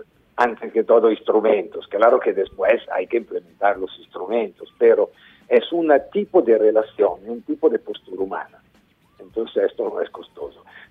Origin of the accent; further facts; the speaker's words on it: Italy; Spanish is a second language; now in Colombia; yo soy italiano, ecco, el acento se entiende.